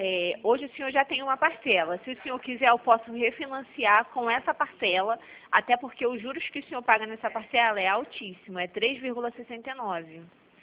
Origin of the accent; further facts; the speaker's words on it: Rio de Janeiro, Brazil; sou do Rio de Janeiro.